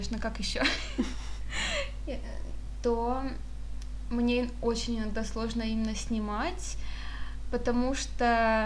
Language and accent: Russian; Rostov-on-Don, Rostov Oblast, Russia; now in Saint Petersburg, Russia; когда я переехала из Ростова в Петербург.